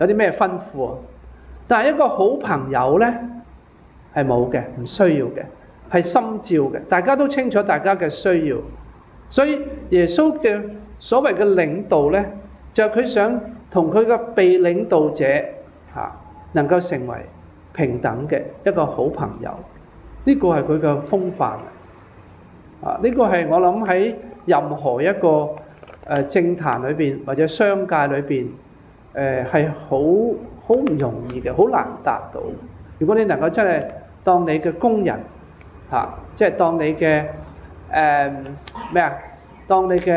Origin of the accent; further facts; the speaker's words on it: China; 我們中國人有說英雄莫問出處